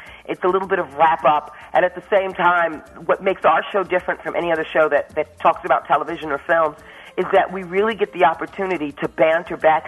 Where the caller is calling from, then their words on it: Sherman Oaks, California, United States; In Sherman Oaks